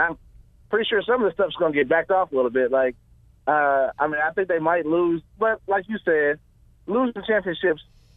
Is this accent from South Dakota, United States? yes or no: no; Lexington, Kentucky, United States; Now, I'm not a Louisville fan at all. I'm from Lexington. I'm right here.